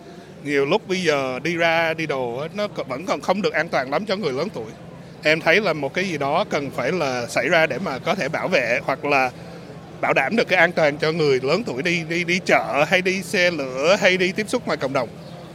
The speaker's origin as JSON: {"language": "Vietnamese", "town": "Mackay", "region": "Queensland", "country": "Australia", "tie": "born or raised there", "also_born_or_lived": "Geelong", "lives_now": "Melbourne, Australia", "said": "em là người Việt biên, tới nước Úc này là hồi năm 82. Em đã lớn lên ở Queensland, Mackay, Queensland. Sau đó là mấy cái năm primary và high school của em là em ở Geelong."}